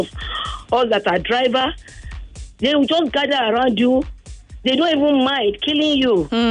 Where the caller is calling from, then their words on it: Oshodi, Lagos, Nigeria; I'm calling from Oshodi, Mafuluku, precisely.